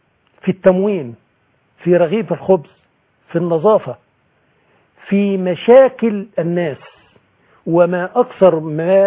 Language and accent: Arabic; Shubrawish, Dakahlia, Egypt; وقريتنا في شبراويش